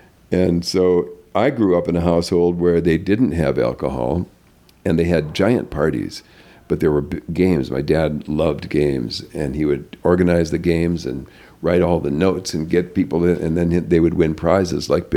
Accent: North Dakota, United States; I was a hick from North Dakota. And I never mentioned it again. I quickly signed up to go to the University of North Dakota.

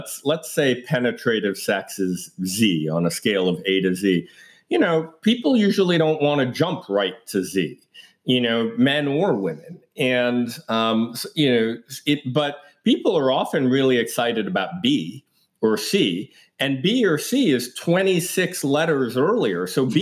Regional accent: New York, United States; I grew up in Greenwich Village in Manhattan, and our neighbors across the hall were gay.

